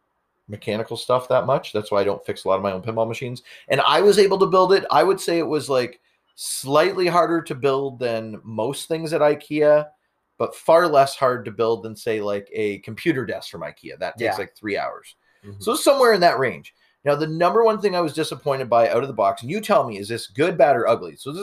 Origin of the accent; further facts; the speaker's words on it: Canada; I'm a Canadian. I'm supposed to beat Ryan C.